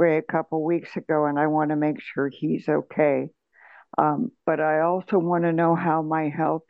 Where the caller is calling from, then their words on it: St. George, Utah, United States; Hi, I'm in Utah.